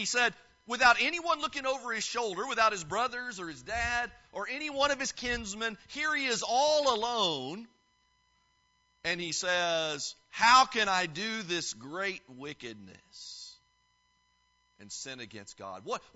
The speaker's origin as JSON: {"language": "English", "region": "Indiana", "country": "United States", "tie": "born or raised there", "lives_now": "Houston, United States", "said": "don't have basements where I live in Houston. I mean, you can't have one of those down there. So I grew up in Indiana, and we had a basement."}